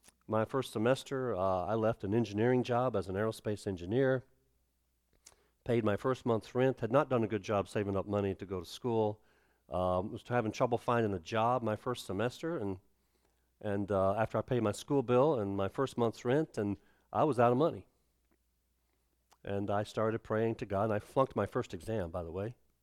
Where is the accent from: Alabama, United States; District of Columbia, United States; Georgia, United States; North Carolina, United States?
Alabama, United States; Now, I'm from Alabama. I grew up in the state of Alabama.